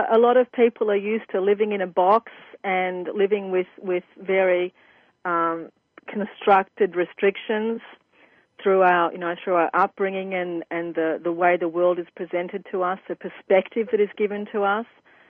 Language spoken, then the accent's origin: English; Australia; I hail from Australia, which is my definite